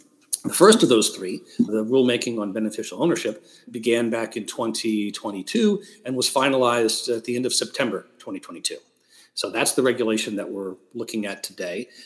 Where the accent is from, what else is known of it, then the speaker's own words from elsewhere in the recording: Georgia, United States; General partnerships in my home state of Georgia are not formed by the filing of a document